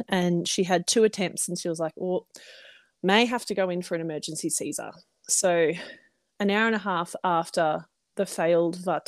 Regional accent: Victoria, Australia; I am Australian, obviously.

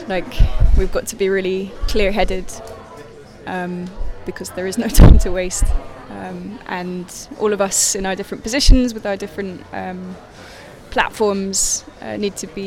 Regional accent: Edinburgh, Scotland, United Kingdom; now in London, United Kingdom; I'm from Edinburgh, but I live in London

